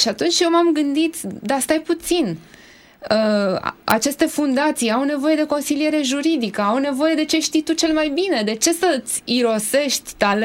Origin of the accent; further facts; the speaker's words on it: Constanța, Constanța County, Romania; că și eu provin tot din Constanța